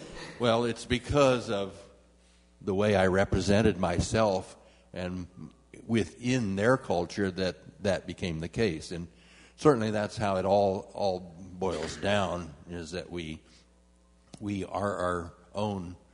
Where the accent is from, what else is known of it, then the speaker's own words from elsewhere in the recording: Kansas, United States; also born or lived in Utah; I grew up here in Kansas, in Kansas schools throughout, and in a Protestant household. And when I took my first job and left Kansas for the first time, I went to Utah.